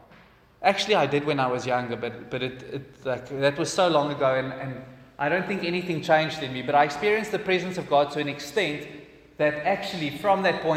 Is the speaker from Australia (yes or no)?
no; Boksburg, Gauteng, South Africa; I come from Boksburg. Okay. It's out.